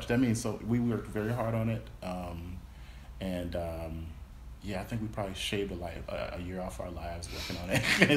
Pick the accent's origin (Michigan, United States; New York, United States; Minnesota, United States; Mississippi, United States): Mississippi, United States; Yeah, so as far as like where I'm from Mississippi originally.